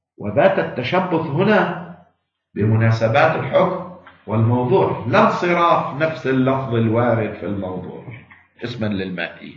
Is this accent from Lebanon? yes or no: yes; Lebanon; كهذه الأحجار في مثل بلدنا لبنان مثلا